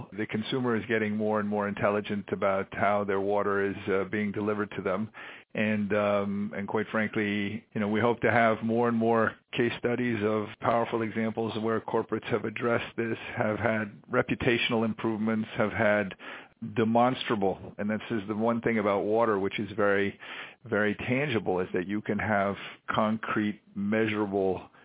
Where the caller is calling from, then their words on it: Boston, Massachusetts, United States; And I will say that I'm sitting here and I'm calling you from Boston today